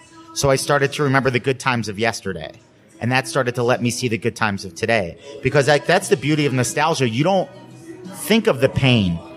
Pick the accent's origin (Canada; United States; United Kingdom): United States; East Coast; I'm from the East Coast. That's what we do.